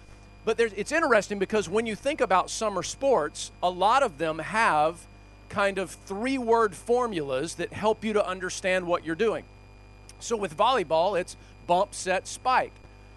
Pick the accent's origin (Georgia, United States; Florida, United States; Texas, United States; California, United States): Georgia, United States; because I grew up in Georgia